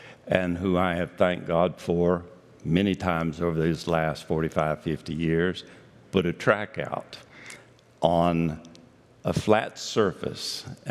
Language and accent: English; Johnson City, Tennessee, United States; My wife is Patty. I grew up in Johnson City. I graduated from Science Hill High School in 1970.